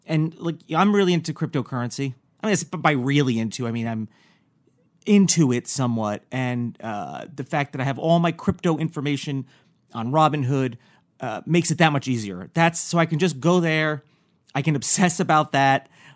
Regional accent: New York, United States; I'm also from New York, and I remember growing up

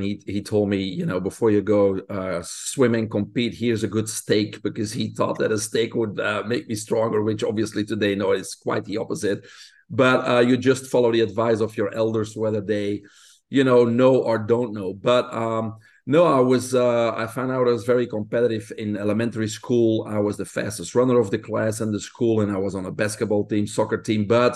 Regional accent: Belgium; your listeners can hear an accent. Most people can't guess it, but I was born in Belgium and grew up, me and my brother and my mom.

